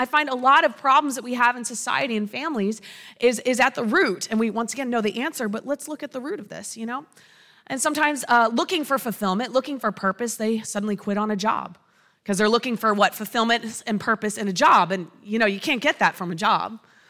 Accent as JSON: {"language": "English", "country": "United States", "said": "hey, I am from York County through and through. I am proud. Listen, this is my home."}